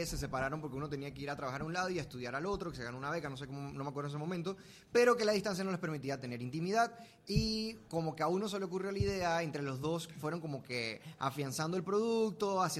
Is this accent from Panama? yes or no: yes; Panama; Bueno, yo vengo de Panamá, soy creador de contenido digital.